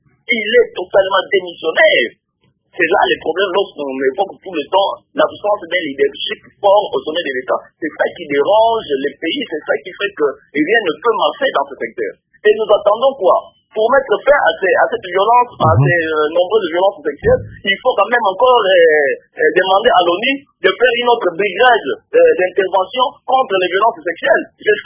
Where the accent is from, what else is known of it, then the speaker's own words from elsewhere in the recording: DR Congo; la question qu'on doit se poser en tant que Congolais, est-ce que vraiment c'est une priorité, la lutte contre les violences sexuelles dans ce pays?